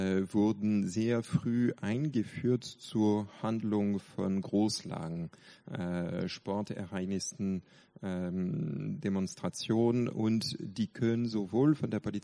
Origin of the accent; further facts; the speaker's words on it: Paris, Île-de-France, France; German is a second language; also born or lived in Berlin; Ich komme, wie gesagt, aus Paris, Berlin gelebt, bin aber leider seit 2 Monaten wieder in Paris und habe ein bisschen von meinem Deutsch in der Zwischenzeit vergessen.